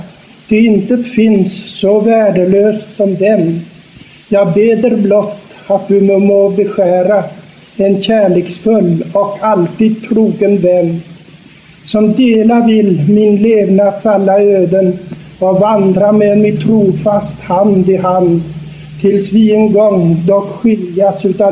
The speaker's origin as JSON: {"language": "Swedish", "town": "Selånger", "region": "Västernorrland County", "country": "Sweden", "tie": "born or raised there", "said": "som skildrar en händelse från verkliga livet hemma i Selånger. Det var tre barn som satt på stranden av Selångersån och lekte"}